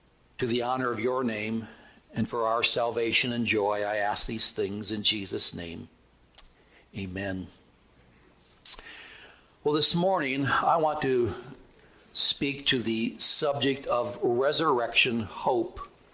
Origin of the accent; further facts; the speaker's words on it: Michigan, United States; I grew up in Michigan. I was fascinated with all these cowboy stories.